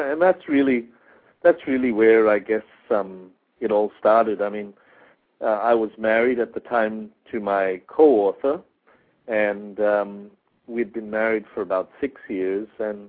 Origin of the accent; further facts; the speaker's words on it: Australia; I'm from Australia. Both of us are from Australia.